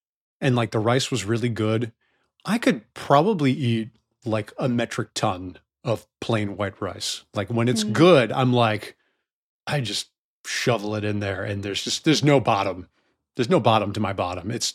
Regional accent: Midwest, United States; You know, I grew up in the Midwest

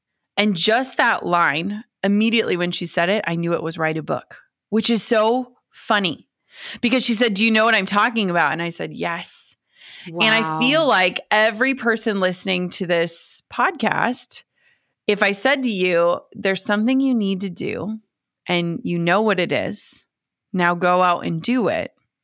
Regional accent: Minnesota, United States; I grew up in Minnesota. My parents worked the same jobs for 30 years.

